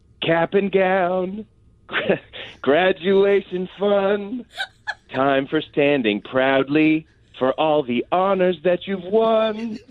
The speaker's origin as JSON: {"language": "English", "region": "New England", "country": "United States", "tie": "born or raised there", "said": "Growing up in New England, they had this thing that happened in Lexington on the television every end of the year"}